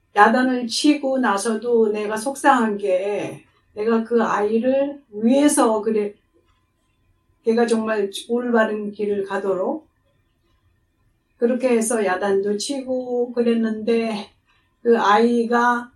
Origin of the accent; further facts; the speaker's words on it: Nampo, South Pyongan, North Korea; born there; 저는 평안남도 진안포에서 태어났고.